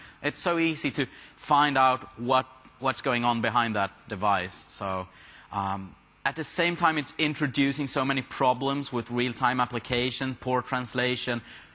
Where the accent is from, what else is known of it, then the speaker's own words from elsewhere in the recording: Sweden; I'm from Sweden.